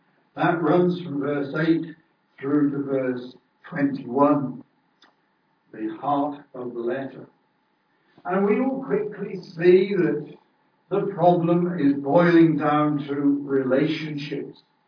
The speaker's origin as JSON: {"language": "English", "region": "England", "country": "United Kingdom", "said": "As an Englishman, I can say that I'm glad"}